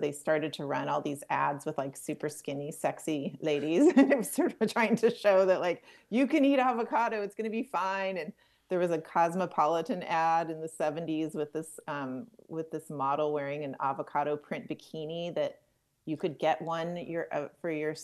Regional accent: California, United States; I wrote it with my good friend who I grew up with in Southern California, Sarah Alaback, who's a historian.

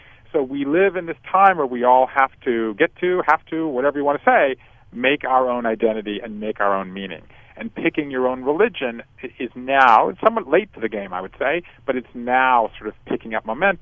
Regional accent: Savannah, Georgia, United States; Well, I grew up in Savannah, Georgia, five generations of Jews in Savannah

